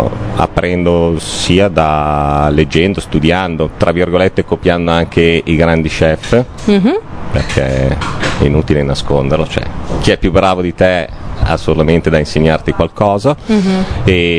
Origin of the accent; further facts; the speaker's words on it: Milan, Lombardy, Italy; io sono nato e cresciuto a Milano.